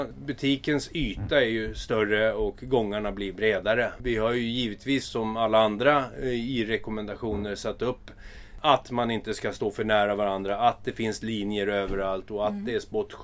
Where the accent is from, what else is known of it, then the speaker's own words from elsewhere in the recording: Tyresö, Stockholm County, Sweden; Jag är från Tyresö. Jag är uppväxt i Tyresö. Jag kom hit och vi flyttade in på Mygdalsvägen 16 ifrån stan, och då var jag något år bara.